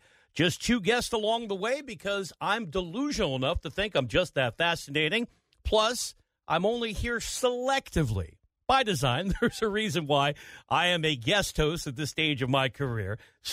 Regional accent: New York, United States; I didn't see a lot of Xavier McDaniel when he played for the Supersonics when I grew up in the New York tri-state area.

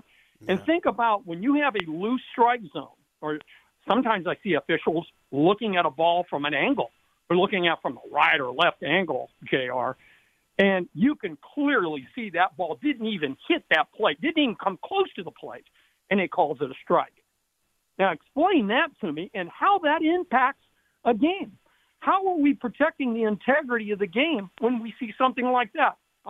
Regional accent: Denver, Colorado, United States; You know, I'm from Denver.

